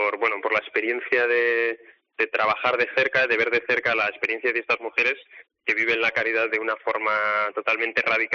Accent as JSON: {"language": "Spanish", "town": "Burgos", "region": "Castile and León", "country": "Spain", "tie": "born or raised there", "lives_now": "Madrid, Spain", "said": "la voy a celebrar en mi tierra natal, en Burgos"}